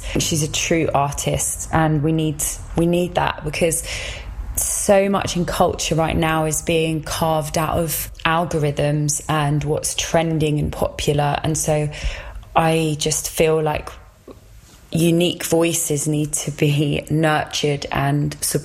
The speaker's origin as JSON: {"language": "English", "town": "Harrow", "region": "London", "country": "United Kingdom", "said": "I'm from Harrow, which is like zone 5 of London, if that means anything to you."}